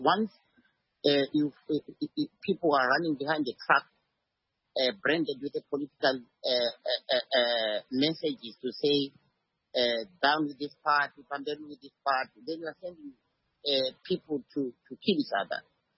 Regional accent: Namibia; Say, for instance, I come from Namibia, all MPs from all parties, if they are going to have something they call a star rally, they must invite their rivals

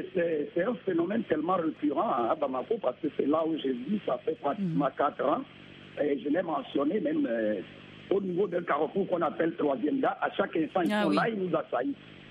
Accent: Togo; Par exemple, chez moi au Togo, je n'entre pas. Je suis togolais

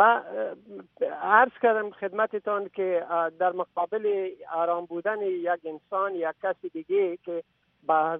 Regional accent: Afghanistan; من یک افغان هستم، به ضمنش مسلمان هستم

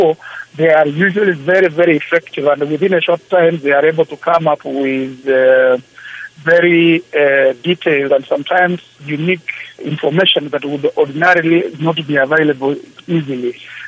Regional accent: Kenya; being Kenyan and having lived here most of my life

